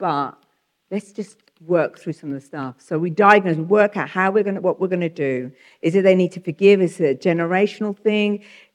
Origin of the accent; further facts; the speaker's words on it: England, United Kingdom; hi, I'm from the UK. I used the British card. I'm from England, you know.